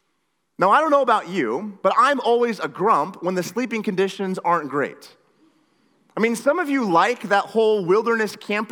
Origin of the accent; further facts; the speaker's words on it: Washington, United States; Now, I grew up in Northwest Washington. Some of you already know that.